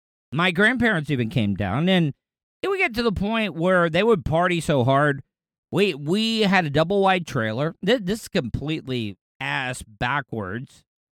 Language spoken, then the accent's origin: English; DeLeon Springs, Florida, United States; growing up, we had 20 acres worth of land. And we did a lot of clearing out where I grew up in DeLeon Springs.